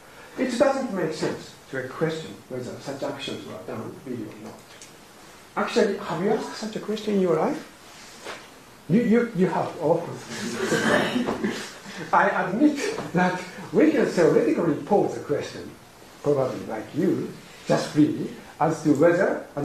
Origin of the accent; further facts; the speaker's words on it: Japan; first language Japanese; English is a second language; So, to be honest, in Japanese language, my native tongue, there is no sharp distinction between indicative conditional and counterfactual or subjunctive conditionals.